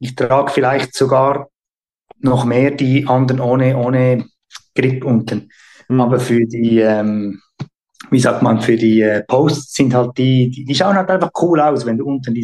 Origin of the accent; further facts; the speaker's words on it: Switzerland; Wir sind aus der Schweiz.